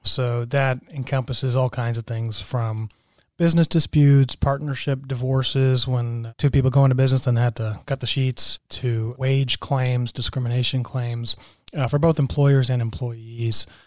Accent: Dallas, Texas, United States; also born or lived in Michigan; And then you know, I grew up in the Dallas area from when I was very young. I lived next to the old Texas Stadium.

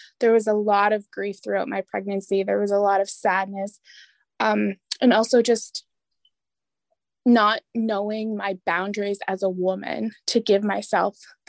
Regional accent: Ontario, Canada; now in Sault Ste. Marie, Canada; I'm from Kashkizogging First Nation, which is located north of Thunder Bay in Ontario. I currently reside in Bawating, which is also known as Sault Ste. Marie. It's at the top of the Mitt of Michigan, but on the Canadian side.

